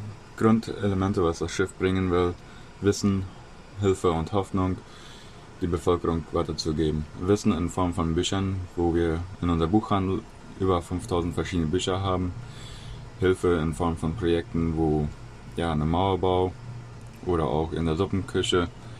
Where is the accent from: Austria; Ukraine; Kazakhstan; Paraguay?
Paraguay; Fernheim, Boquerón; ich komme aus Fernheim.